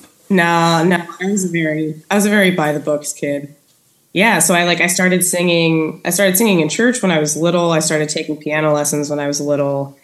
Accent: Bethlehem, Pennsylvania, United States; So growing up Moravian was something that not a whole lot of people outside of Bethlehem were familiar with.

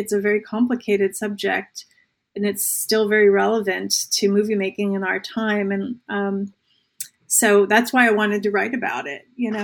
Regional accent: New Jersey, United States; Now, I grew up in New Jersey, so, you know, like when people are like, that sounds made up, I'm like, it is not.

